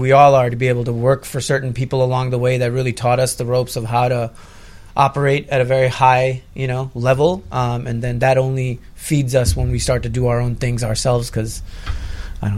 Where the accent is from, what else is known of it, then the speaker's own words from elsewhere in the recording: India; born there; I was born in India, so expectations are always doctor or something professional